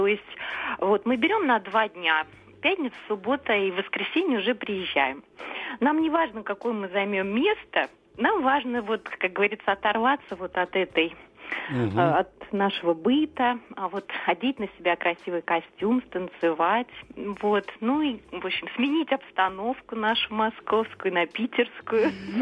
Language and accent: Russian; Moscow, Russia; мне 42 года, я москвичка.